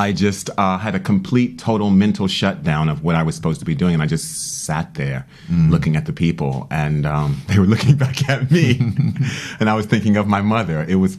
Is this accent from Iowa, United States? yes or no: no; Washington, District of Columbia, United States; So as a child, I was growing up in Washington, D.C., and you go to schools depending on your neighborhood.